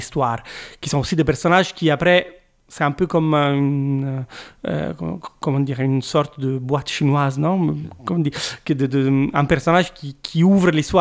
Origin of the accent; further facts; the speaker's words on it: Italy; first language Italian; French is a second language; d'aller en profondeur de choses dont j'avais peur de parler dans ma langue maternelle, l'italienne. À l'époque, j'étais très timide en italien